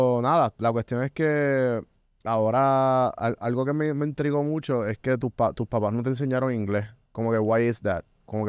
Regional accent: Guaynabo, Puerto Rico; Yo me crié en Guaynabo, y en Guaynabo yo no escuchaba nada de inglés

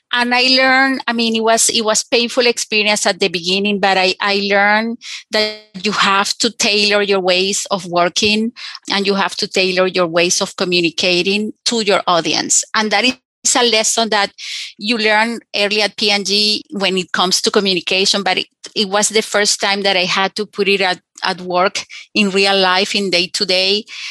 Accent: Venezuela; now in United States; I grew up in Venezuela where I wasn't aware.

